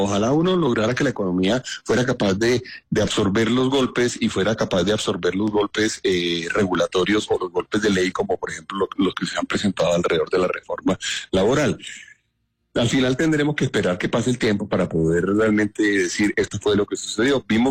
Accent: Colombia; si usted me pregunta a mí como colombiano

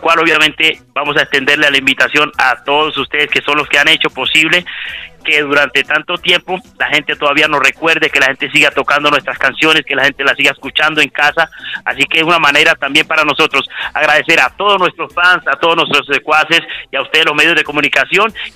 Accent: Antioquia, Colombia; Yo soy de Urabá, de Urabá antioqueño, y llegué a Medellín con la ilusión de trascender un poco en la música

